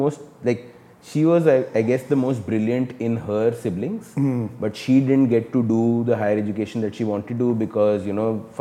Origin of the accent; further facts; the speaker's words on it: Delhi, India; So born and brought up in Delhi.